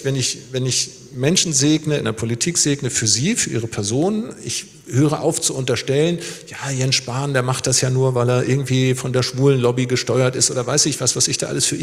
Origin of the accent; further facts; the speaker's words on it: Schleswig-Holstein, Germany; ich bin ja in Schleswig-Holstein aufgewachsen